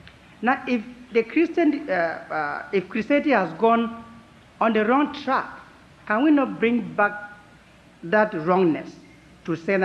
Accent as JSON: {"language": "English", "country": "Cameroon", "said": "from Cameroon in Africa, and a BU student doing graduate studies."}